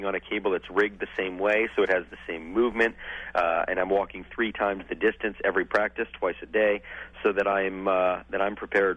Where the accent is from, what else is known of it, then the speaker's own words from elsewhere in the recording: Sarasota, Florida, United States; I've actually been training in my hometown of Sarasota, Florida, in wind gusts 45 to 55 miles per hour.